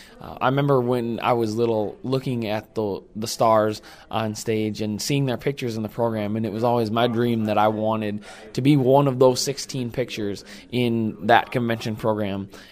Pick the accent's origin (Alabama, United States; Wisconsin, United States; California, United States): Wisconsin, United States; Spencer; Well, I grew up in Spencer, Wisconsin, just like you said